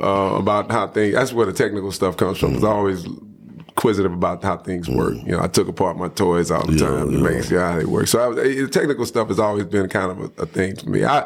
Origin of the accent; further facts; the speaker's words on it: Houston, Texas, United States; Born and raised in Houston, Texas.